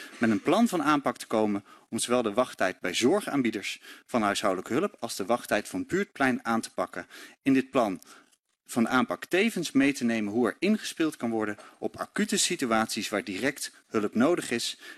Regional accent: Arnhem, Gelderland, Netherlands; ik kom oorspronkelijk uit Arnhem, Arnhem-Zuid.

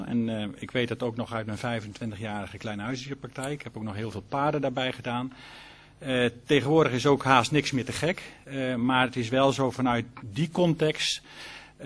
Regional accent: Arnhem, Gelderland, Netherlands; Ik kom uit de streek van Arnhem

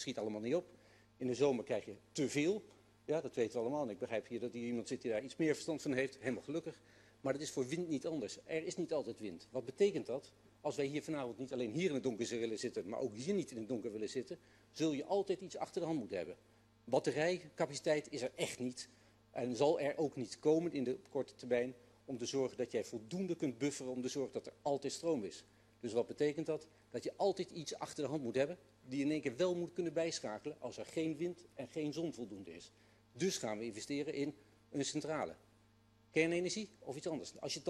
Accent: Borne, Overijssel, Netherlands; Ik ben zelf niet vanuit de Hof, ik ben uit Borne, voor de duidelijkheid

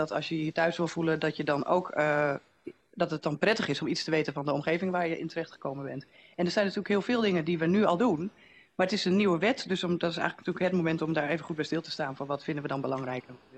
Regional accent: Friesland, Netherlands; now in Groningen, Netherlands; ik kom oorspronkelijk uit Friesland, ben ik geboren en getogen.

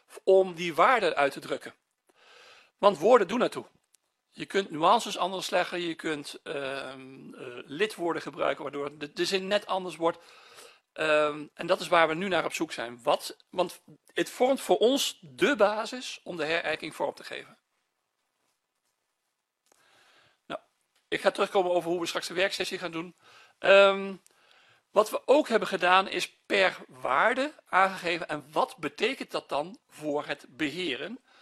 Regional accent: Gelderland, Netherlands; Ik kom zelf uit de Liemers.

